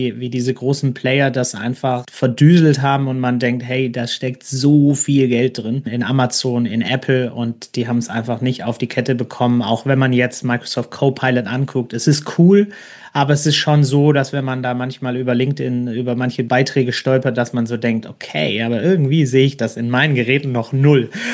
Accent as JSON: {"language": "German", "town": "Stuttgart", "region": "Baden-Württemberg", "country": "Germany", "said": "Ich komme ja hier aus Stuttgart"}